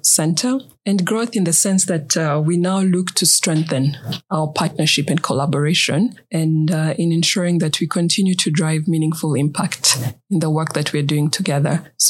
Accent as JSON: {"language": "English", "region": "Nairobi", "country": "Kenya", "tie": "born or raised there", "said": "Growing up in Nairobi, well, first of all, who knew about vision boards back then?"}